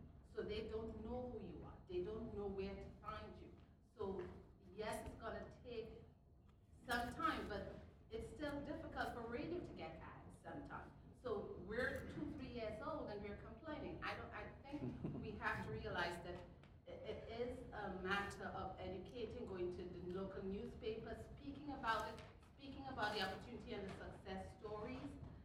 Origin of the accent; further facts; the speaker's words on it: Brooklyn, New York, United States; I'm from Brooklyn.